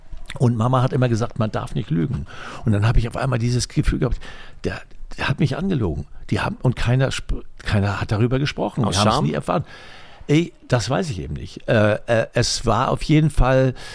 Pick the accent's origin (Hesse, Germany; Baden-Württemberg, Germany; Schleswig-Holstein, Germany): Schleswig-Holstein, Germany; Fehmarn; first language Low German; German is a second language; ich bin auf Fehmarn aufgewachsen, Plattdeutsch war meine erste Sprache, man kannte sich auf Fehmarn, man kannte die ganzen Familien